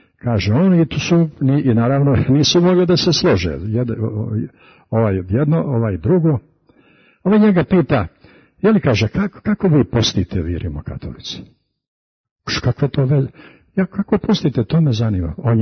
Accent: Montenegro; pa ja sam iz Morače, iz Crne Gore, Crnogorac

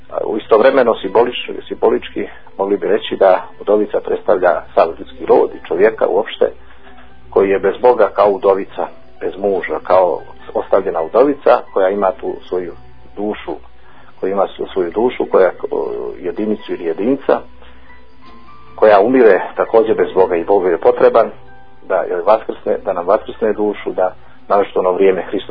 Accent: Montenegro

